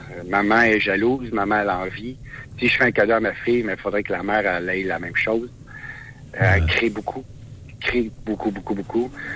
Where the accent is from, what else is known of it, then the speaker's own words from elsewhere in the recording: Quebec, Canada; Je suis juste un livreur, je viens du Québec.